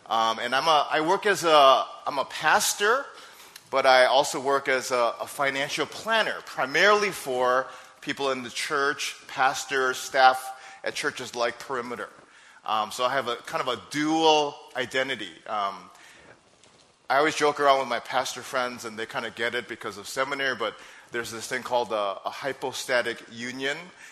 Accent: Minnesota, United States; also born or lived in Wisconsin, United States; now in Georgia, United States; So living in Wisconsin for so many years, and I grew up in Minnesota, I have lots of sweaters, and coming here to Georgia

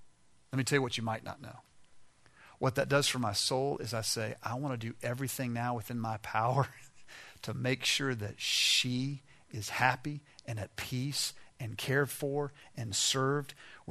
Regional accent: the South, United States; We're both born and raised in the South, and so, you know, once it gets below 60, it's bad news for us.

